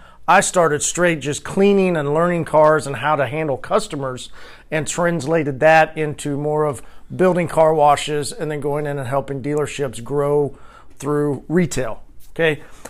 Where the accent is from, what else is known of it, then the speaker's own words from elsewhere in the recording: Tulsa, Oklahoma, United States; I'm from Tulsa, Oklahoma.